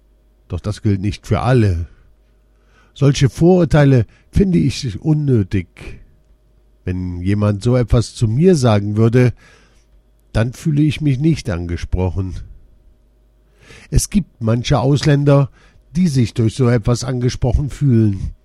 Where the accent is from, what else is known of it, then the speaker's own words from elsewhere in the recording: Germany; born there; In der Türkei bezeichnet man mich als Deutscher, weil ich in Deutschland geboren bin und hier lebe. So gesagt, bin ich auch in meinem Heimatland eine Fremde.